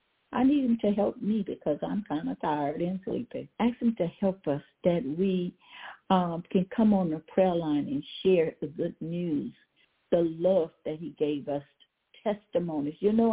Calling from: Baton Rouge, Louisiana, United States; I'm calling from Baton Rouge, Louisiana.

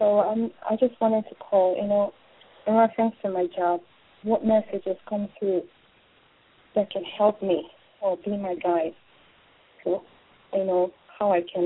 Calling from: New Jersey, United States; I'm calling from New Jersey.

